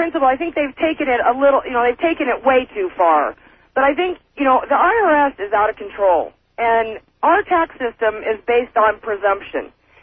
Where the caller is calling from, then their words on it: Oregon, United States; I'm calling you from Eastern Oregon.